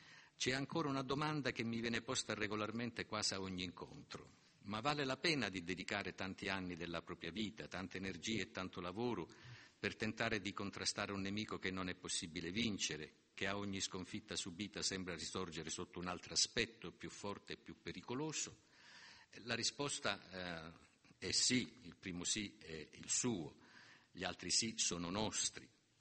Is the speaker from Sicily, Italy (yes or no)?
yes; Sicily, Italy; perché io sono siciliano come loro